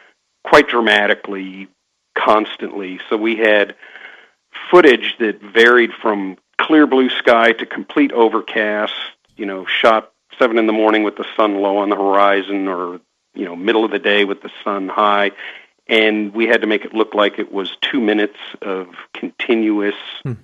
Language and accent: English; Santa Monica, California, United States; So growing up in Santa Monica, I was exposed to this crazy business of visual effects, and it looked interesting.